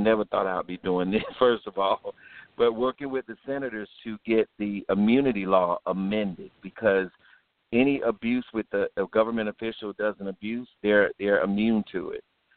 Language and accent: English; Jupiter, Florida, United States; now in Atlanta, United States; Yes, yes. I live in Atlanta now. I'm originally from Florida, Jupiter, Florida, home of Burt Reynolds. I'm from Jupiter, Florida.